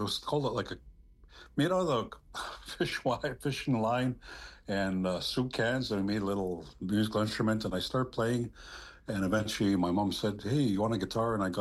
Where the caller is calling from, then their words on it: Goodfish Lake, Alberta, Canada; calling from my home community, Goodfish Lake First Nations, also called Whitefish Lake number 128. We're located on Treaty 6 territory here in northeastern Alberta, Canada.